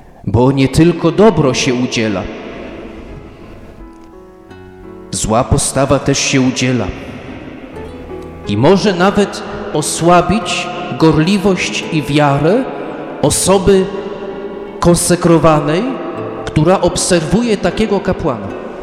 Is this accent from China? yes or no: no; United States; Polish is a second language; moved away as an adult; now in Poland; Ja się w Polsce nie urodziłem. Ja przeprowadziłem się do Polski ze Stanów Zjednoczonych, jak miałem 34 lata. Już byłem kapłanem.